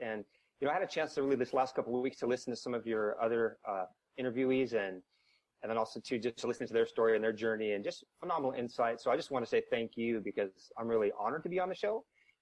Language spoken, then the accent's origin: English; Washington, United States; also born or lived in Southern California; now in St. Louis, United States; So Washington is where I started, my home state, and then down to Southern California. I was there for about 7 years.